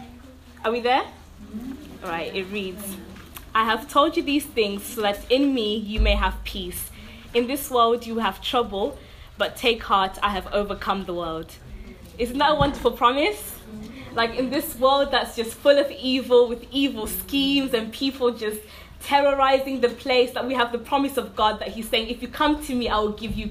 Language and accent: English; Zimbabwe; I was born and raised in Zimbabwe, but for a period of time, my parents moved to England first. So I was living with like aunts and uncles and like family members.